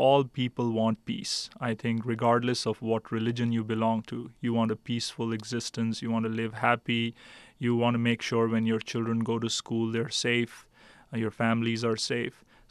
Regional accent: Morgantown, West Virginia, United States; It's a student community, and that's where I grew up in Morgantown.

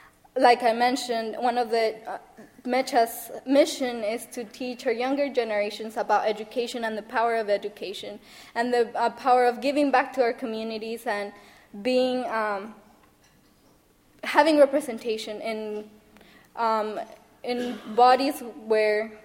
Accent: Mexico; moved away; I am an immigrant. I immigrated from Mexico in 2006, and I am a first-generation student.

